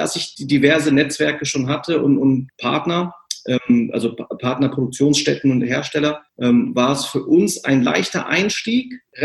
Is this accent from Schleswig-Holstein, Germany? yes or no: no; Braunschweig, Lower Saxony, Germany; born there; also born or lived in California; now in Hamburg, Germany; bin gebürtiger Braunschweiger. Und habe eine ganze Zeit lang in den USA gelebt, bevor ich dann von Kalifornien aus zurück nach Deutschland gekommen bin, aber nicht in meine Geburtsstadt Braunschweig zurück, sondern nach Hamburg. Hier lebe ich jetzt schon seit 10 Jahren